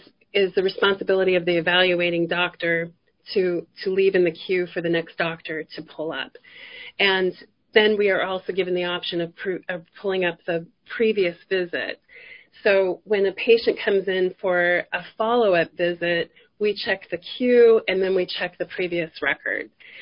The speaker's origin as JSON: {"language": "English", "town": "Phoenix", "region": "Arizona", "country": "United States", "tie": "born or raised there", "said": "my cousin called me from Phoenix, and his father died before finishing chiropractic school, and I grew up with him in Phoenix."}